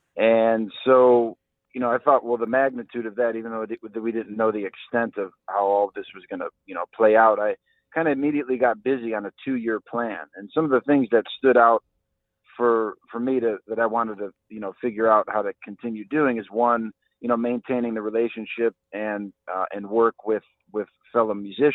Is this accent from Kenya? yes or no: no; Cleveland, Ohio, United States; So I am the director of the Tri-C Jazz Fest Academy here in my hometown of Cleveland